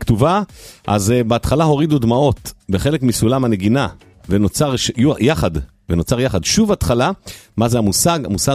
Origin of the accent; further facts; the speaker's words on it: Rishon LeZion, Central District, Israel; אני גדלתי שם.